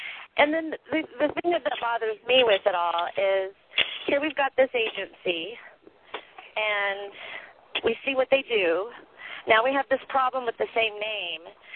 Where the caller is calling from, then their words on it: Colorado, United States; I'm calling from Colorado.